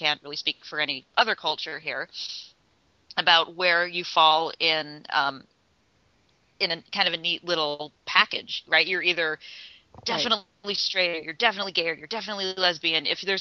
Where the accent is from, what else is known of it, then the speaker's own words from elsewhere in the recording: Salt Lake City, Utah, United States; you know, as a 15-year-old growing up in Salt Lake City.